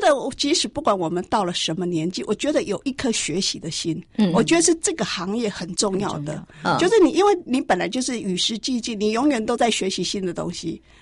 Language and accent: Chinese; Taiwan; 因为我是中南部的孩子。那所以有时候拿我的台语又很溜